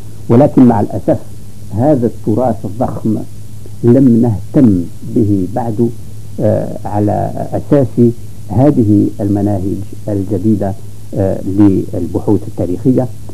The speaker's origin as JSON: {"language": "Arabic", "country": "Algeria", "moved": "as an adult", "said": "ثم عندما انتقلت من الجزائر إلى باريس لأواصل دروسي"}